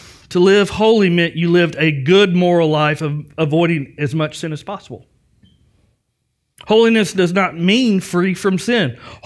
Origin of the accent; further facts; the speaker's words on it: the South, United States; You know, growing up in the South, we had two sets of dishes.